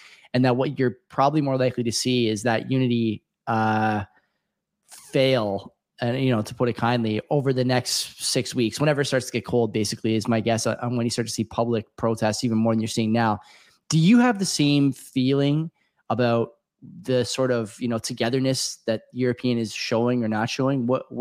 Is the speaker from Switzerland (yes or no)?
no; Canada; speaking as a Canadian